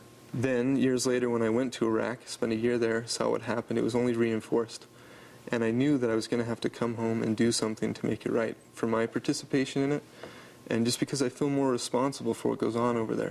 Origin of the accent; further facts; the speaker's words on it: Utah, United States; Utah's my home state, and I love it. It's also the reddest state in the nation.